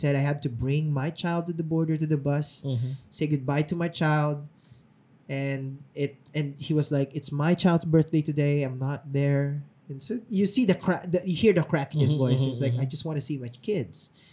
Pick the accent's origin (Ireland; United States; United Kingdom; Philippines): Philippines; English is a second language; crying is just a mother thing, you know? I grew up with that in the Filipino culture.